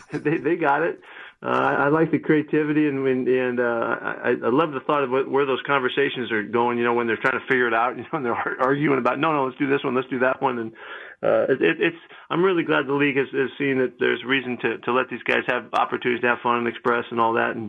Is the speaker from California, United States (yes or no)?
yes; California, United States; I grew up in California watching that game as a little kid